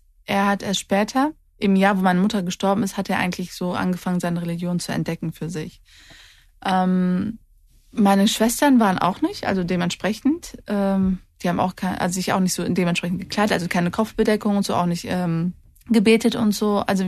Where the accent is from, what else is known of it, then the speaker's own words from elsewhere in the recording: Wallenhorst, Lower Saxony, Germany; Ich bin ja in dem Dorf Wallenhorst aufgewachsen. Wir waren die einzigen türkischen Bewohner dort. Bis zu meinem 14. Lebensjahr kannte ich nur Deutsch. Ich kannte keine Türken. Ich wusste zwar, dass meine Eltern Türken sind